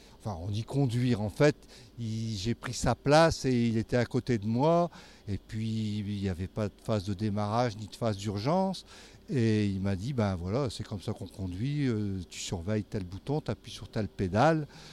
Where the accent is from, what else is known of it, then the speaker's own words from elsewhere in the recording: Hauts-de-France, France; now in Montélimar, France; Et puis je viens de Montélimar, mais je suis pas originaire de Montélimar, je suis originaire du Nord.